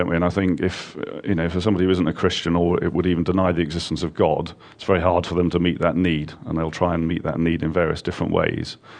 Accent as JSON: {"language": "English", "region": "East of England", "country": "United Kingdom", "said": "we did get married very young because I come from Norfolk, so you obviously get married really young there."}